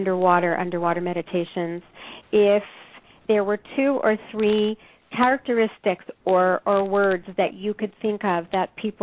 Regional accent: Canada; I so understand that being Canadian, being not having grown up in the United States anyhow

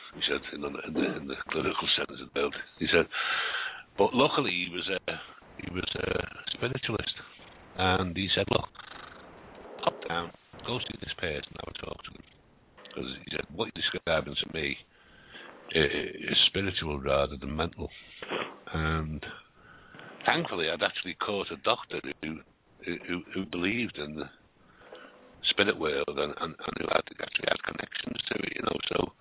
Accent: Liverpool, North West England, United Kingdom; born there; I was born in Liverpool a long time ago, born in Toxteth.

